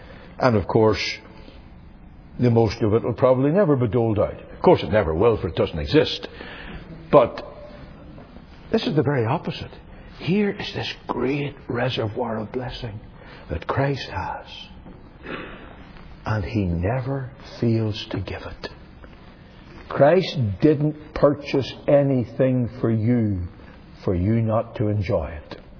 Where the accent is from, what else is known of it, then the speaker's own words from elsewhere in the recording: United Kingdom; You by this time all know that I'm British.